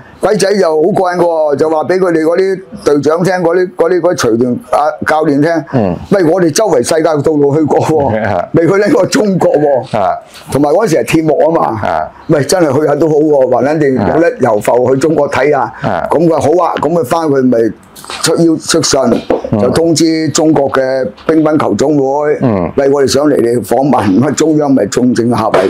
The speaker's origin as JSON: {"language": "Cantonese", "country": "Hong Kong", "said": "我香港人嚟噶嘛？"}